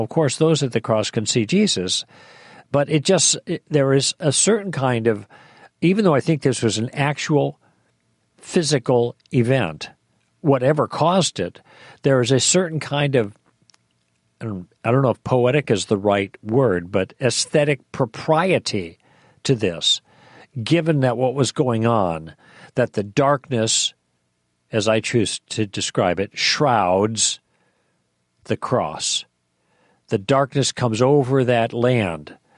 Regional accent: Midwest, United States; I grew up in the Midwest, and sometimes when a big, bad storm comes in, things get really dark really quickly

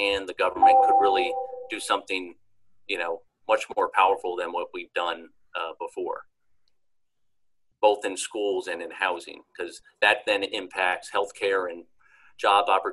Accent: Philadelphia, Pennsylvania, United States; now in Boston, United States; I didn't grow up here. I grew up in Philadelphia

